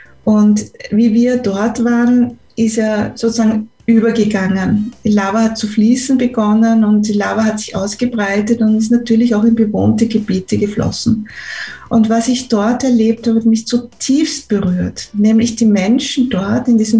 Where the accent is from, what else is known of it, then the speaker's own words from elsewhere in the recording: Salzburg, Austria; in unserer Kultur in Österreich, da gab es ja auf den Bauernhöfen, und ich komme ja aus Salzburg ursprünglich, aus dem Land Salzburg